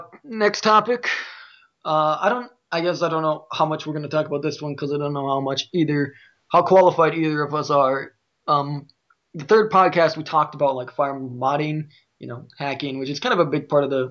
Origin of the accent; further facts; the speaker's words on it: Midwest, United States; I like the Midwest accent because I'm from the Midwest of the United States of America